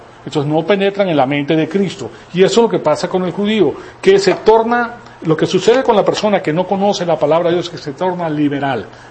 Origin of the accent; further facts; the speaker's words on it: Venezuela; also born or lived in Bolivia; yo crecí en la Iglesia Católica, yo me crié en los mejores colegios de Venezuela, en La Salle, estuve en el Santo Domingo Sabio por un periodo de tiempo, estuve en La Salle, la mayor parte de mi vida estudié en La Salle.